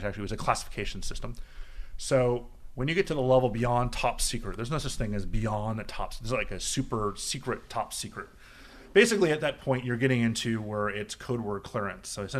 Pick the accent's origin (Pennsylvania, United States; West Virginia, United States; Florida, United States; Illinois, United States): Florida, United States; Miami; now in Washington, United States; We grew up in Miami together.